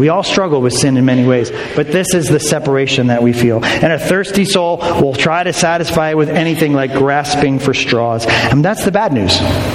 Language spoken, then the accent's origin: English; United States; I'm an American. Nobody tells me how to run my life, right?